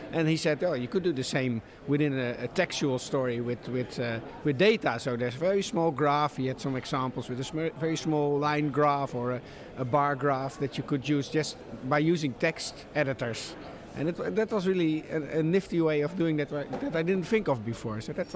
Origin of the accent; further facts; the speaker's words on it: Netherlands; English is a second language; I'm actually from the Netherlands, from the University of Twente, which is a small technical university.